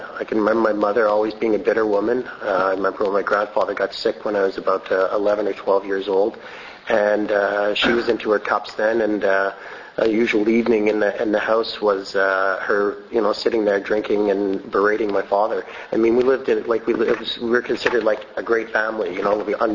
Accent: Montreal, Quebec, Canada; And I grew up in Montreal in a time that there was a lot of hash around

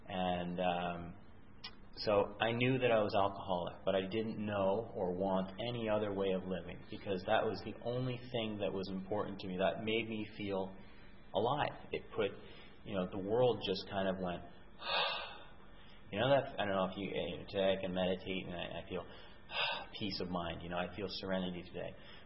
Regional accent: Prince Edward Island, Canada; moved away; I grew up in Prince Edward Island, and then eventually I moved out west

